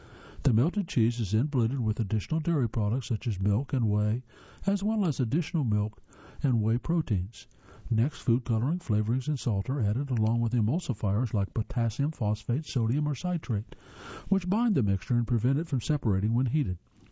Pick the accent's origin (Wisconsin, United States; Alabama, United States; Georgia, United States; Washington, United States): Wisconsin, United States; Of course, I'm biased. Born and raised in Wisconsin, I had the pleasure of being introduced to cheese c